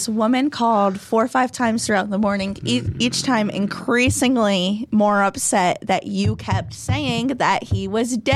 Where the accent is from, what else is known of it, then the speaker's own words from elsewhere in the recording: Lehman, Pennsylvania, United States; Near Lehman.